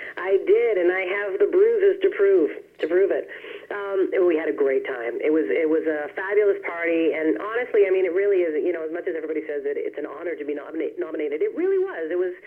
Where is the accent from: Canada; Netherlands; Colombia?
Canada; Newfoundland and Labrador; now in Ontario, Canada; I'm touring because I grew up in Newfoundland, so I'm supposed to make fun of them.